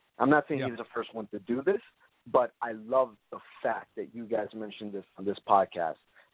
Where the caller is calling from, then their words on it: Bogota, Bogotá, Colombia; I am calling from Columbia. Yeah.